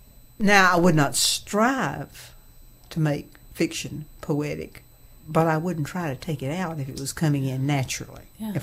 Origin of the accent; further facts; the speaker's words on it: Boone, North Carolina, United States; Oh, yes. I'm originally from Boone.